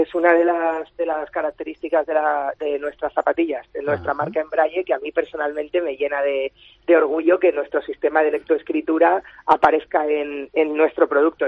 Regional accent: Alicante, Valencian Community, Spain; Además, nosotros somos alicantinos, y que es la tierra del calzado y referente mundial.

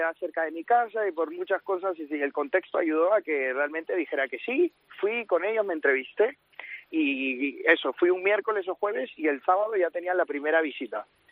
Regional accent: Peru; moved away as an adult; now in Madrid, Spain; Pues, a ver, yo soy de Perú. Llevo 8 años en España

